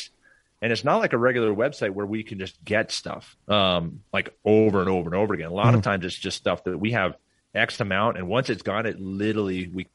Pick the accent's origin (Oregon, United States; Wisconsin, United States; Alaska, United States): Oregon, United States; Portland; which I grew up in Portland, Oregon. And so, and they're right there in Portland.